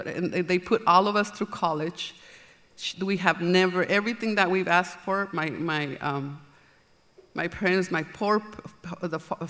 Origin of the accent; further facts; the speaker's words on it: Mexico; English is a second language; So I come from a Hispanic family. I grew up in Mexico in a little town. It's in the middle of nowhere.